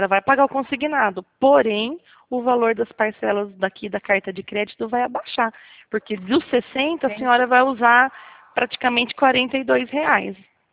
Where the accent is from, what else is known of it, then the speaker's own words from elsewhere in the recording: Botucatu, São Paulo, Brazil; now in Rio Claro, Brazil; mas eu sou de Botucatu, né? Sou daí da região.